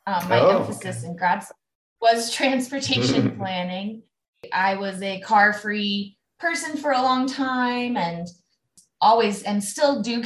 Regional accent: Denver, Colorado, United States; Yeah, so I grew up in Denver, Colorado, and I thought I was going to be a music teacher. So I grew up in the suburbs around Denver.

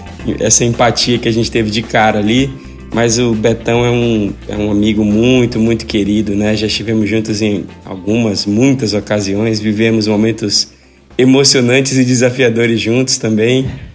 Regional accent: João Pessoa, Paraíba, Brazil; born there; eu nasci na Paraíba, nasci em João Pessoa. Fiquei pouco tempo na Paraíba, né? Não tenho memórias de João Pessoa

